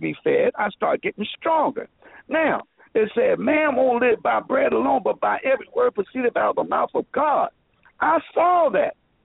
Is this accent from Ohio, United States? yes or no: no; Philadelphia, Pennsylvania, United States; born there; I was born in Philadelphia. Mom had eight children, and I was one of the eight.